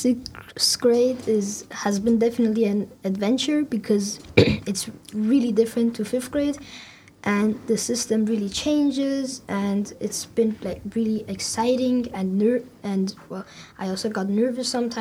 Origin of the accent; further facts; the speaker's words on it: Iran; I'm 12 years old. I come from Iran and I've been in the school since third grade.